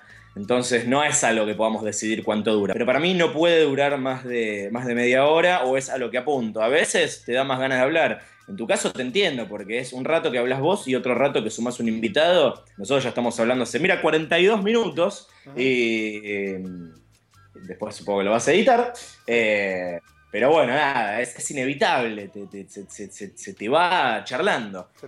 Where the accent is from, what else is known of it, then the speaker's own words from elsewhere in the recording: Buenos Aires, Argentina; Entonces yo soy de La Boca originalmente, después me vendí y me vine a Palermo, porque soy un cheto.